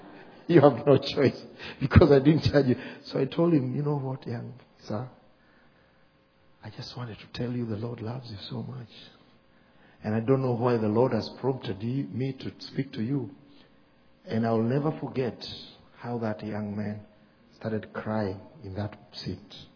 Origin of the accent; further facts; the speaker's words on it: Kenya; And I'm like, I'm just visiting from Kenya.